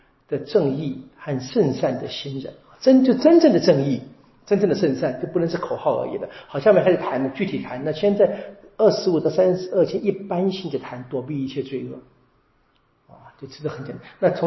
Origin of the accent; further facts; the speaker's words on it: China; 我们中国人不说这个夫妻吵架嘛